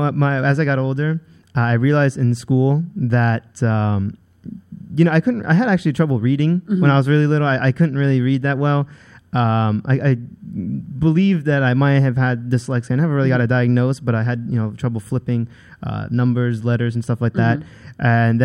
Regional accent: New York City, New York, United States; I grew up in New York since I was like 6 months. Mm-hmm. So I've been living in New York City.

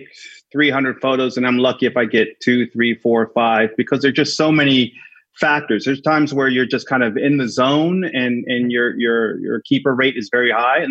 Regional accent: New York, United States; And one of the things I love about Times Square is, as a New Yorker, generally New Yorkers hate Times Square.

